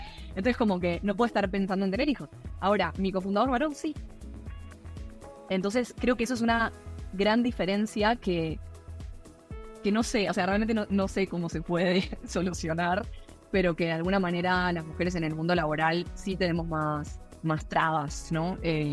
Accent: Argentina; Como soy argentina, también estoy en otros grupos de otros países

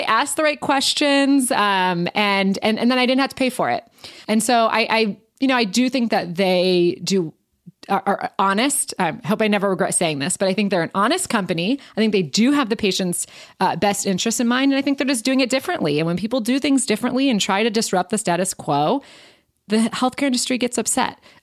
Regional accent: Ohio, United States; it is in my hometown of Northeast Ohio

